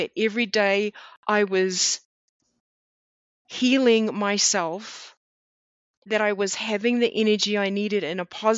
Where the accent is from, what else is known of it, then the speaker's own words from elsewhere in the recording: New Zealand; I'm originally from New Zealand.